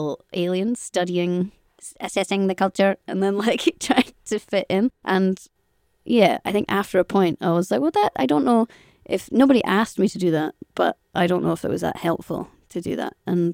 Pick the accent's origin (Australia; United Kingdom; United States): United Kingdom; Scotland; we're Scottish